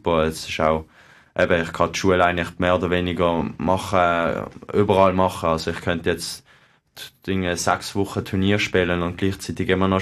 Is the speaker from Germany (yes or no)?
no; Switzerland